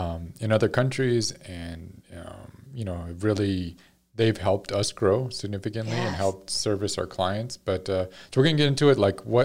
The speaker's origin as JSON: {"language": "English", "region": "New Mexico", "country": "United States", "said": "But we're from New Mexico, and Joni and I met in high school 24 years ago."}